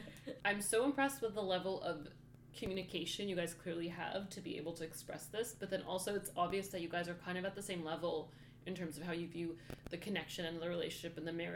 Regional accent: Jordan; also born or lived in Middle East; So with my experience, growing up in the Middle East, you're not supposed to have sex ed. But I remember my biology teacher in Jordan closed the door

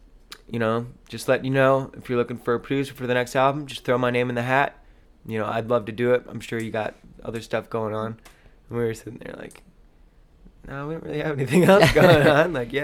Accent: Houston, Texas, United States; Houston. So Houston, Texas.

